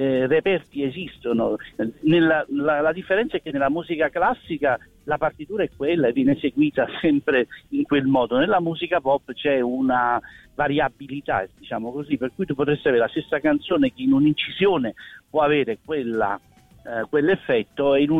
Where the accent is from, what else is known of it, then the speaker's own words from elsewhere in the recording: Naples, Campania, Italy; Sono napoletano, per cui la canzone napoletana proprio nella storia